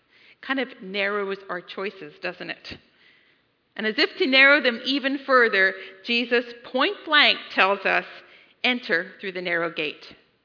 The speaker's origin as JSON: {"language": "English", "region": "Pennsylvania", "country": "United States", "tie": "born or raised there", "said": "I grew up in Lancaster County, so that was really, like, unique."}